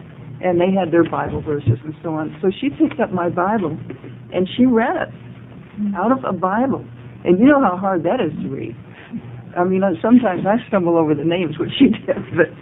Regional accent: Harlan, Oregon, United States; I'm from Harlan, which is in Lincoln County, up in the hills.

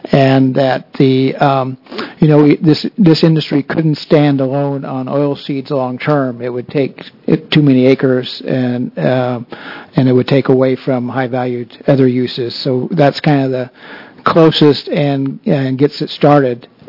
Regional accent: Iowa, United States; It's not that we got all this land and water out there and we can go create a new corn industry like my home state of Iowa.

